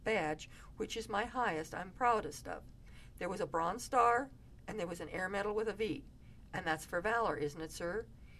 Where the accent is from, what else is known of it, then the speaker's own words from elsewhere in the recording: Ohio, United States; I thought of my home country in Northeast Ohio, full of working-class boys and farm boys who had no college deferments.